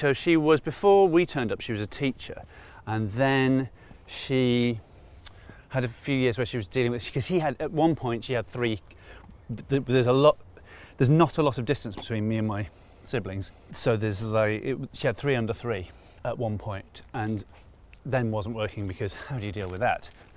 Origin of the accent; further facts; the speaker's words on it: Manchester, North West England, United Kingdom; also born or lived in Cardiff; I was born in Wales, but I was brought up in Manchester. I was born in Cardiff.